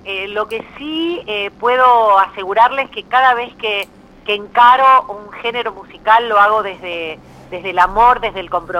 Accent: Buenos Aires, Argentina; yo soy porteña, nací aquí en un barrio que se llama Paternal. Uh-huh. Y bueno, muy Buenos Aires

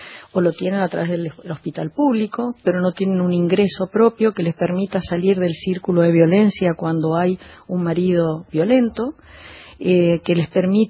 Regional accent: Argentina; Nosotros, como argentinos

